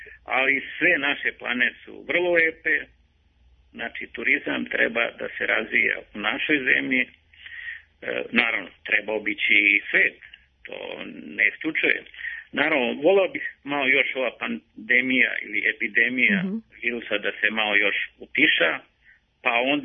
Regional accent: Zlatibor District, Serbia; ja sam inače rodom sa Pane Zlatar

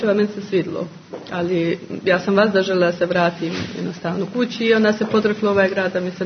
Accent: Mostar, Federation of Bosnia and Herzegovina, Bosnia & Herzegovina; Mi smo iz Mostara, pa onda su dosta naših vamo izbjegli u Trebinje, onda se dolazilo češće u Trebinje, tako sam ja upoznala Trebinja.

